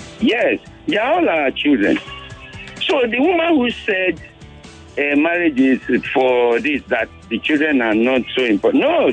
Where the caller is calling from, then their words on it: Ajah, Lagos, Nigeria; I'm calling from Aja area.